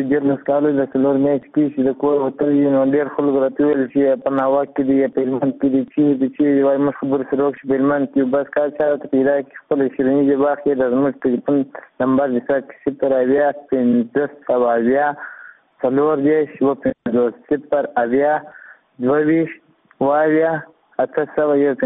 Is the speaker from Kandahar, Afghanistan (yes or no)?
yes; Kandahar, Afghanistan; زه د کندهار ولایت نه یم. د نورانی مې اوسیدونکی یم.